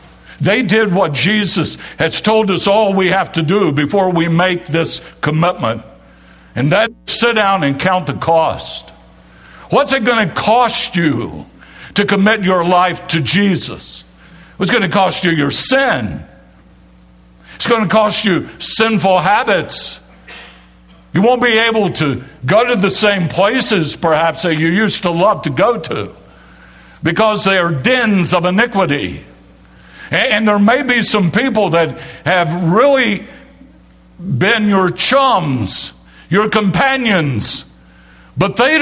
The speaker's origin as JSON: {"language": "English", "town": "Winston-Salem", "region": "North Carolina", "country": "United States", "tie": "born or raised there", "said": "my first official job in ministry was as Bible Club Director for Youth for Christ in Winston-Salem, my hometown."}